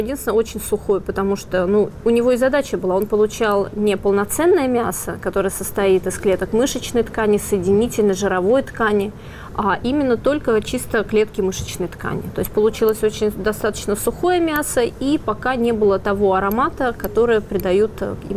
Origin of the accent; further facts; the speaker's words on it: Russia; И вот я была из России приглашена.